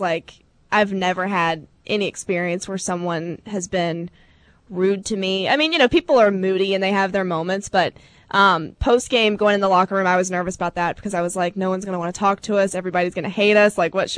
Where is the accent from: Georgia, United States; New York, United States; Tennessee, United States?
Georgia, United States; Atlanta; I came from Atlanta, so, I mean, not that, like, I was never a diehard Falcons fan